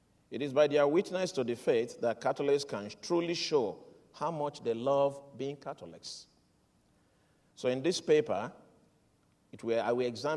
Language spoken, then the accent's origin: English; Nigeria; in Nigeria, my home country, there's always that influence of Pentecostalism.